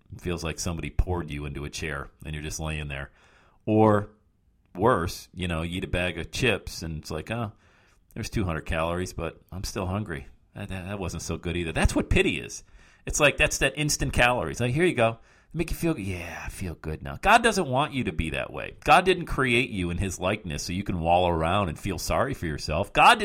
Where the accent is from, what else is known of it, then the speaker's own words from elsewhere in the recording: Loveland, Ohio, United States; planted this church now called Branches Church here in Loveland, my hometown, outside of Cincinnati.